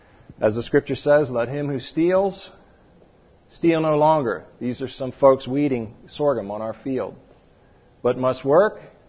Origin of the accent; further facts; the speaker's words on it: New Jersey, United States; Now, I'm from New Jersey. There's a lot of that that goes on here, too.